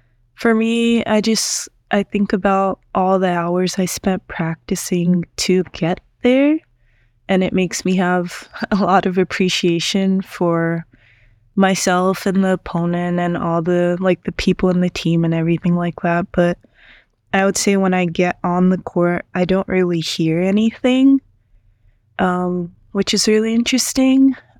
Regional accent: Florida, United States; also born or lived in Japan / New York; My background is that I was born in Japan, but I moved to New York when I was around 3 years old. And my mother's Japanese and my father's Haitian. And we moved to New York and then moved to Florida after that for tennis

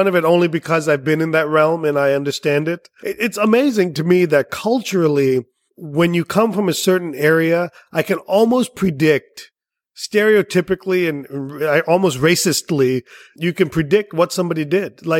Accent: India; I'm from India. We use bicycles.

